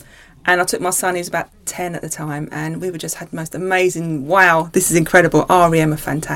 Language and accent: English; Newport, South East England, United Kingdom; I'm from Newport.